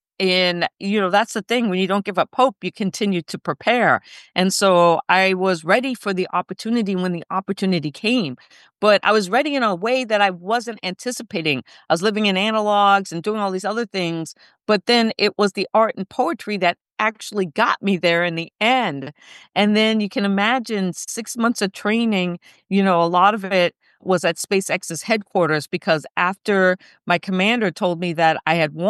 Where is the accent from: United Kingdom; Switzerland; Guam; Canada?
Guam; born there; I was born on Guam because my dad worked at a NASA tracking station during the Apollo missions.